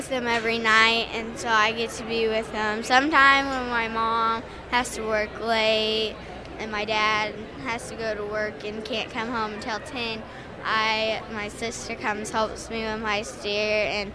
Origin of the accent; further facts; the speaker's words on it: Nevada, Missouri, United States; I'm from Nevada, Missouri.